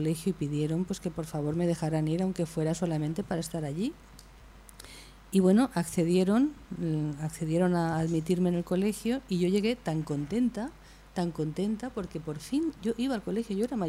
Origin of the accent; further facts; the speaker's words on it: Elche, Valencian Community, Spain; Elche para mí es mi ciudad, es el lugar que me vio nacer, donde nacieron mis padres, donde nacieron mis abuelos, mis hermanos, donde todavía viven mis primos, mis tíos